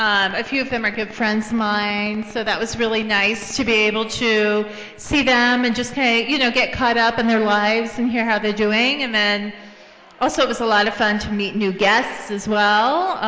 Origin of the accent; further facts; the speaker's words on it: Japan; moved away; I grew up in Japan.